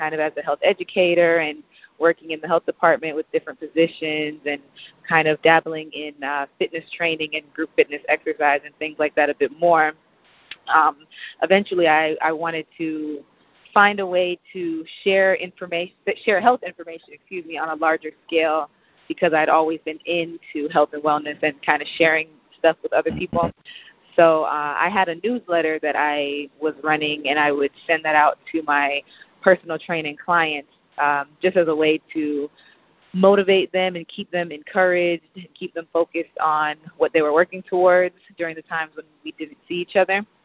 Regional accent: Florida, United States; So, yes, again … I am originally from South Florida. Attended Florida State University

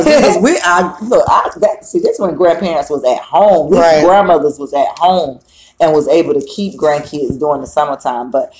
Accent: Fort Meade, Florida, United States; That's funny, because even in my hometown of Fort Meade, it's a mining town.

